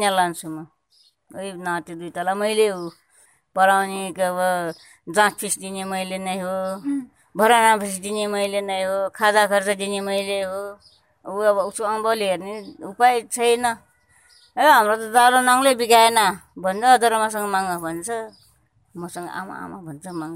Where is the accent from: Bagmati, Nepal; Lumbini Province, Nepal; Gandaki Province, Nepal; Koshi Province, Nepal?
Koshi Province, Nepal; Gaighat; born there; म जन्मेको के अरे, मेरो जन्मथलो त गाईघाट हो।